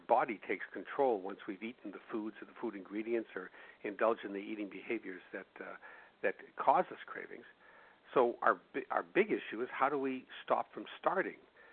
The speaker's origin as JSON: {"language": "English", "town": "Winnipeg", "region": "Manitoba", "country": "Canada", "tie": "born or raised there", "said": "my hometown of Winnipeg, Canada"}